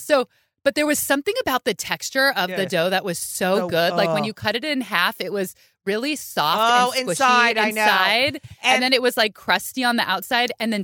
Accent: California, United States; I grew up in the Bay Area. We put ketchup on our hot dogs.

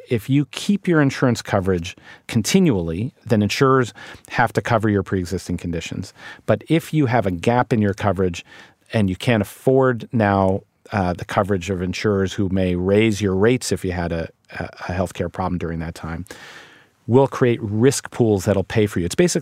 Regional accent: Ohio, United States; just talking to people back in my hometown in Ohio

